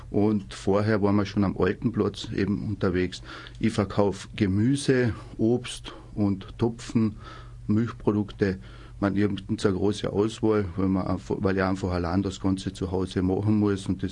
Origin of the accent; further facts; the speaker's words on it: Grafenstein, Carinthia, Austria; Ja, ich komme aus der Gemeinde Grafenstein. Das liegt in der Nähe von Klagenfurt.